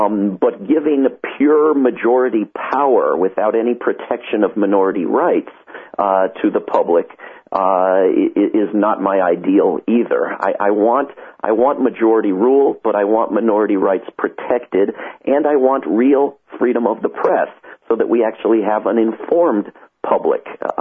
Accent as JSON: {"language": "English", "country": "United States", "said": "new bases in Italy, where I used to live, and it used to be you could say I'm an American, and it was like saying I'm a movie star"}